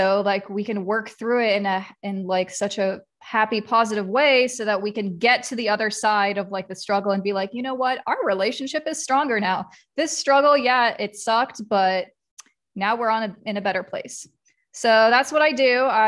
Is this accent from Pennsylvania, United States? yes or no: no; Columbus, Ohio, United States; I am also from Columbus, Ohio.